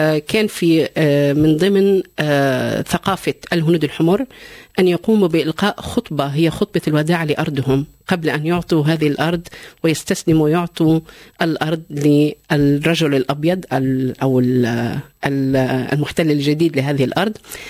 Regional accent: Syria; born there; also born or lived in Lebanon; نعم مولودة في سوريا

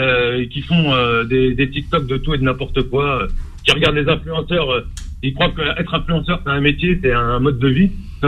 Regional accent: France; moi je suis français, d'origine marocaine.

